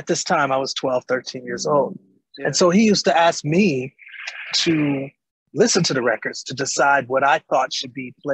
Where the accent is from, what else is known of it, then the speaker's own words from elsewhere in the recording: Milwaukee, Wisconsin, United States; also born or lived in Tennessee; Yeah, I was born in Milwaukee, Wisconsin, which is the Midwest here in the United States.